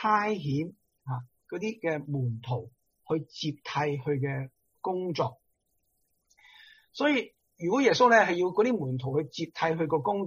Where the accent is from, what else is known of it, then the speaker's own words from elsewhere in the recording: China; 我哋中国人咧听到呢句说话咧最开心啦吓，